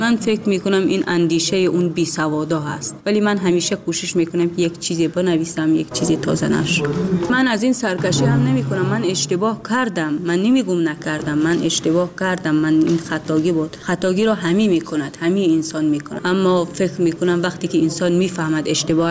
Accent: Tajikistan; اصلا وقتی که من بیرون از تاجیکستانم بودم،

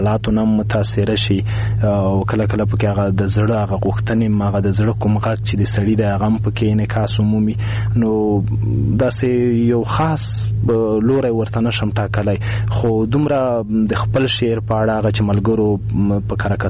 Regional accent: Khost, Afghanistan; born or raised there

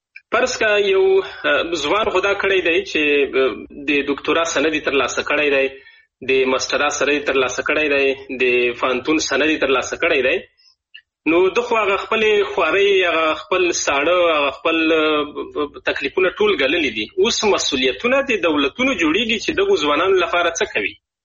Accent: Afghanistan; now in Germany; زه د پلویه کې د افغانستان چې هغه دوهمه مور زمو کېږي د هغې له غېږې څخه جدا یم،

